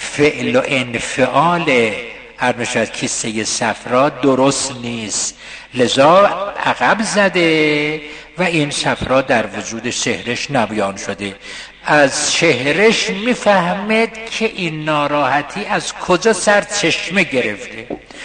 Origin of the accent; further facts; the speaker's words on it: Isfahan, Iran; گفت اهل کجا هستید؟ گفتم اصفهان.